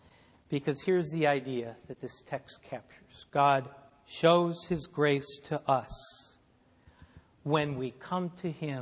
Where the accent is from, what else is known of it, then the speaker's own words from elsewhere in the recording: Wheaton, Illinois, United States; I was raised in Wheaton here.